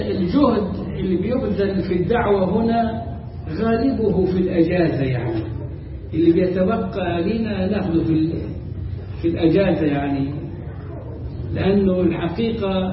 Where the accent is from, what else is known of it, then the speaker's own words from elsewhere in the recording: Cairo, Cairo Governorate, Egypt; يعني أكثر بشوية من اللي عندنا في القاهرة.